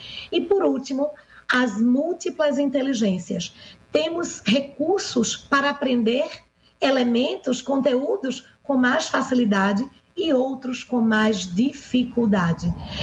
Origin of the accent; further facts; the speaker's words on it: Recife, Pernambuco, Brazil; Eu sou de Recife, aqui em Pernambuco.